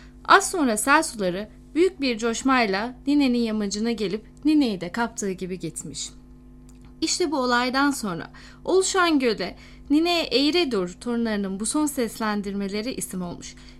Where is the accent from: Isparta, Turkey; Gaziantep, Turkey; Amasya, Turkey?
Isparta, Turkey; Uluborlu; 15 Ağustos 1988 doğumluyum. Ispartalıyım.